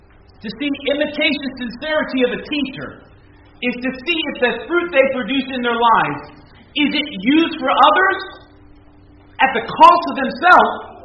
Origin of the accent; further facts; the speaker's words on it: Miami, Florida, United States; when I was growing up in Florida, South Florida, some of you know I grew up in the great town of Miami.